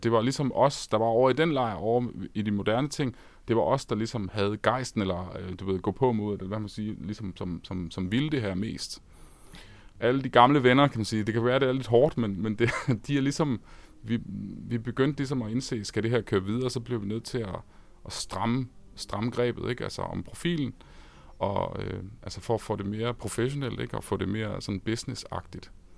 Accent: Esbjerg, Region of Southern Denmark, Denmark; born there; now in Copenhagen, Denmark; Ja, vi er født i Esbjerg. Og så er vi blevet københavnere.

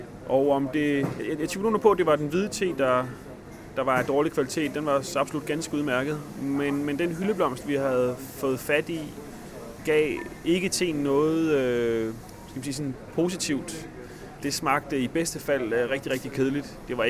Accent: Silkeborg, Central Denmark Region, Denmark; sågar i Silkeborg-området, hvor jeg er fra

